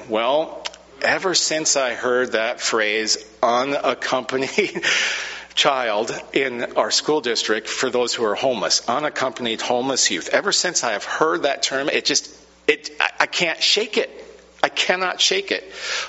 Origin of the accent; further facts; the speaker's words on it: Camano Island, Washington, United States; Well, I grew up on Comano Island.